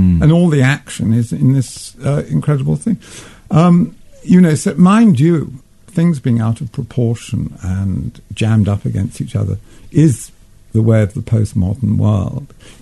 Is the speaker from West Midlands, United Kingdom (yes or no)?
no; London, United Kingdom; born there; Well, I was born in London